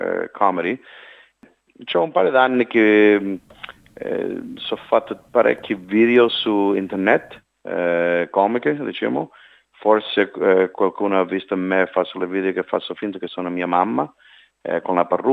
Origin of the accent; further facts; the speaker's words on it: Canada; Italian is a second language; come siamo trattate quando siamo cresciute in Canada